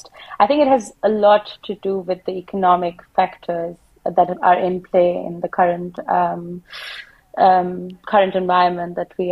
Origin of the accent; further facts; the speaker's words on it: Middle East, United Arab Emirates; also born or lived in India; now in Berlin, Germany; I am originally from India. I grew up in the Middle East. I've been in Berlin for the past 5 years.